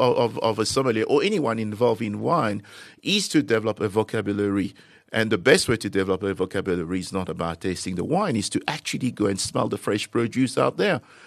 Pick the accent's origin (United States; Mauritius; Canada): Mauritius; Growing up in Mauritius, different cultures, being given the access from an early age to different cuisine